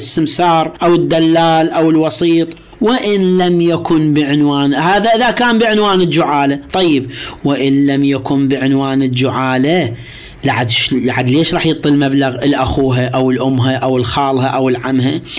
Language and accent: Arabic; Iraq; ترى مو بس عندنا في العراق